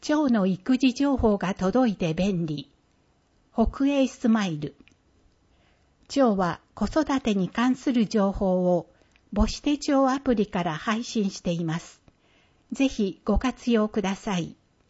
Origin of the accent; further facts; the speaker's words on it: United States; Japanese is a second language; also born or lived in Puerto Rico; 生まれはプエルトリコで、アメリカで育ちました。プエルトリコではスペイン語を使っていました。